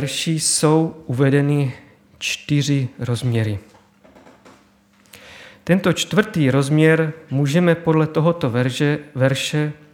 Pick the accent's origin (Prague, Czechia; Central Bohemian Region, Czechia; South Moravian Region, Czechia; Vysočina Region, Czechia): South Moravian Region, Czechia; Brno; Jsme Brňáci, jsme jedna rodina